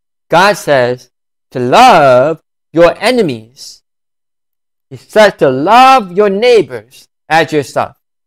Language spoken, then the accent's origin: English; California, United States; while I am from California. In the United States of America, one of the most unreached regions of the United States of America. We only have 10% of people here that are churched.